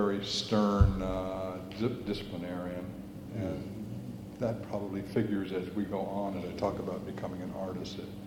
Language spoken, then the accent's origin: English; Chicago, Illinois, United States; My mother was first generation. My father came to the United States when he was four. And I was raised in Chicago.